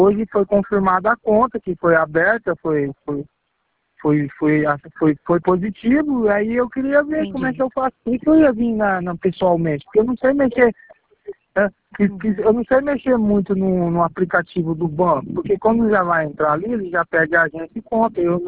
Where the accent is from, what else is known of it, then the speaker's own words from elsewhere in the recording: Paraná, Brazil; Mas daqui da região, porque eu sou do Paraná.